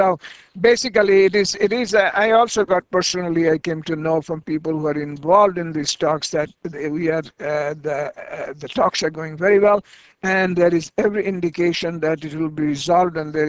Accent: India; and I'm being an Indian, I heard this, is that the Indians are not Asians.

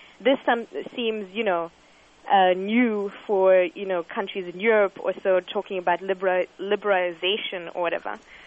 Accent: Zimbabwe; For me, I remember when growing up in Zimbabwe, we used to have free healthcare.

